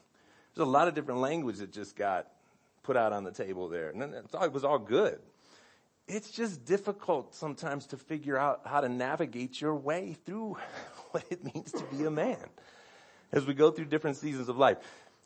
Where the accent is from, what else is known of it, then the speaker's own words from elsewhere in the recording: Cleveland, Ohio, United States; I grew up in Cleveland. He came to Denver all the time.